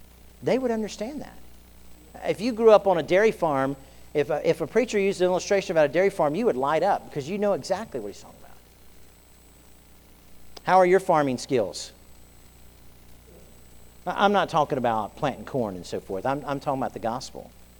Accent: Florida, United States; I grew up in South Florida.

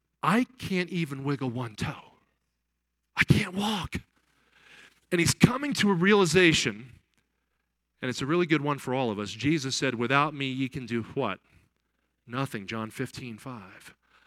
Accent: New Jersey, United States; And I grew up in New Jersey, and people in New Jersey talk fast, you know.

